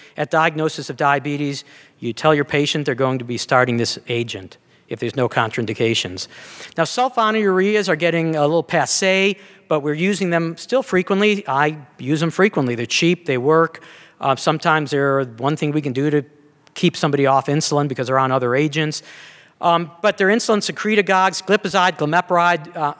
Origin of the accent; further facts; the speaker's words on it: Salisbury, Maryland, United States; I come from Salisbury, Maryland, where there's a lot of watermen catching crabs.